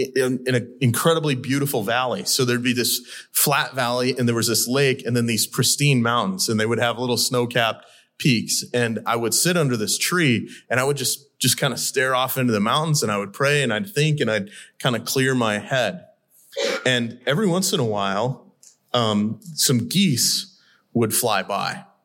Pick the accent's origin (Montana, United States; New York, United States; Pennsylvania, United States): Montana, United States; So one of the things that you may or may not know about me is I grew up in Western Montana.